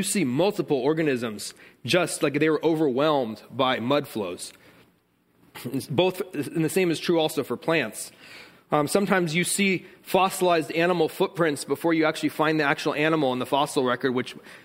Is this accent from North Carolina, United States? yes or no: no; California, United States; I'm from California where we have earthquakes, big earthquakes.